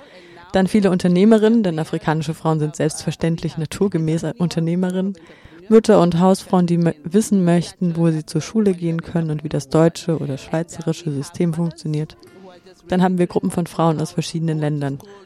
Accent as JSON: {"language": "German", "country": "Kenya", "said": "Ich komme ursprünglich aus Kenia."}